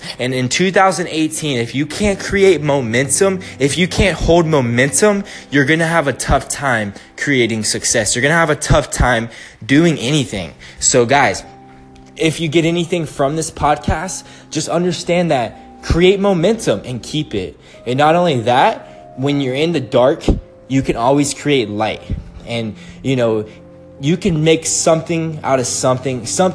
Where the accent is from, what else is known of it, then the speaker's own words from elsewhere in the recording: Atlanta, Georgia, United States; now in Las Vegas, United States; I'm from Atlanta, Georgia, and I changed my life.